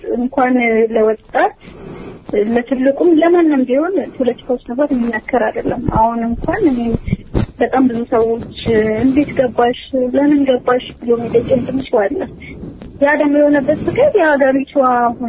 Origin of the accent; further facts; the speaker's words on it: Addis Ababa, Ethiopia; ተወልጄ ያደኩት እዚሁ አዲስ አበባ ነው። አሜሪካን ግቢ የሚባል ሰፈር ውስጥ ነው ተወልጄ ያደኩት።